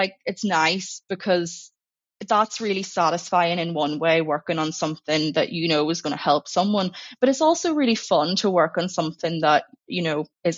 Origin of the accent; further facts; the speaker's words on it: Northern Ireland, United Kingdom; my native variant is UK English because I'm from Northern Ireland.